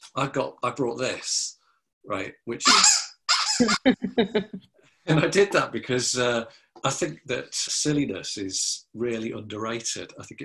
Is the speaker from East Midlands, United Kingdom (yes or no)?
yes; Lincoln, East Midlands, United Kingdom; I grew up in Lincoln, we used to say going uptown.